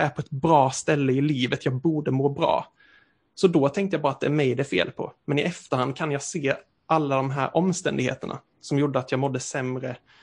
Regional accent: Asarum, Blekinge, Sweden; moved away; Men när jag kom till Lund så hamnade jag i en väldigt annorlunda situation än vad jag hade varit i hemma i Asarum. För att hemma i Asarum, det är väldigt... Ja, får man säga lantligt

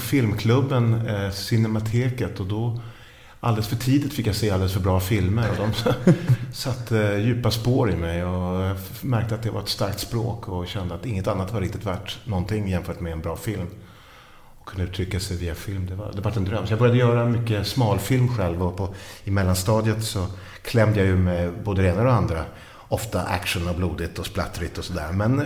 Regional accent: Solna, Stockholm County, Sweden; jag är född i Stockholm då. Uppvuxen i Solna, men Allmänna BB låg i ett hus som ligger bredvid bakom Östermalms IP, eller mellan Östermalms IP och Stockholms stadion.

